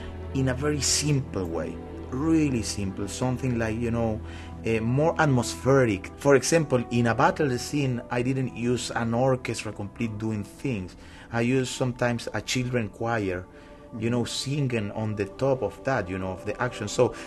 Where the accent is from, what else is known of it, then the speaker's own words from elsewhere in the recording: Venezuela; We study Bolívar in the school, you know. We read, you know, his letters, his most important speeches. And of course, in every main square in Venezuela, we have a Simón Bolívar statue